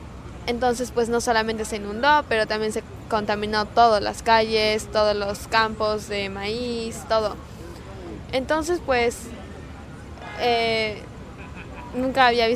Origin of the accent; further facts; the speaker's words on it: San Pedro Tultepec, State of Mexico, Mexico; now in New York, United States; Yo nací y me crié en México y me acabo de mudar a Nueva York hace 4 años